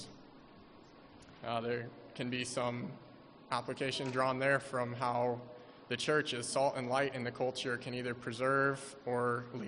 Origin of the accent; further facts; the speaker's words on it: United States; Especially with it being the 4th of July weekend and partly just being an American